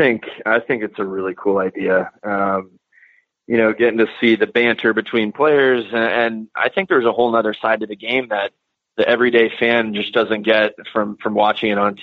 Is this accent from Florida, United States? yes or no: yes; Winter Haven, Florida, United States; born there; And I was born in Winter Haven, so that's where the Indians were for a long time.